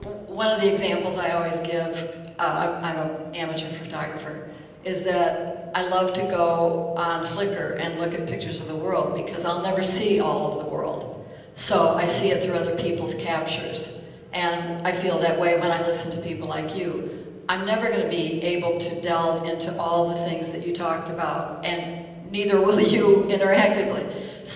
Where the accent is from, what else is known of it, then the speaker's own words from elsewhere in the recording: Lansing, Michigan, United States; Hi, everyone. … I'm from the Lansing community. I'm not associated with Michigan State University.